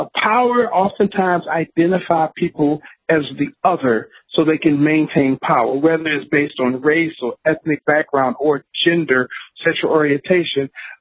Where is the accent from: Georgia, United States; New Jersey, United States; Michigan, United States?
Michigan, United States; Detroit; You know, for me, I grew up in Detroit, Michigan